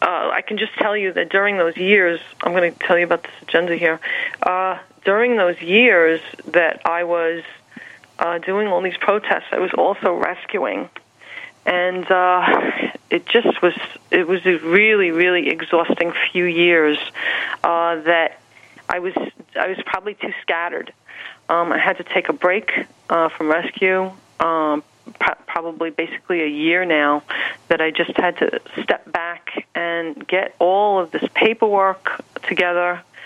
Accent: Queens, New York, United States; also born or lived in Minneapolis, Minnesota; So I'm from Queens. I'm also from Minneapolis.

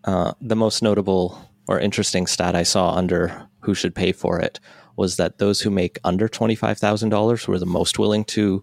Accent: Alberta, Canada; I grew up in Alberta. We're in BC now.

